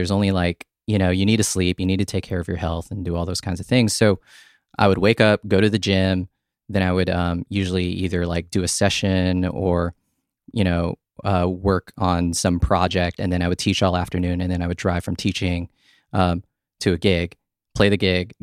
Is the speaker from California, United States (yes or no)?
yes; San Diego, California, United States; I grew up in San Diego. So San Diego, you know, like the area where I'm from is like where … is from, sure.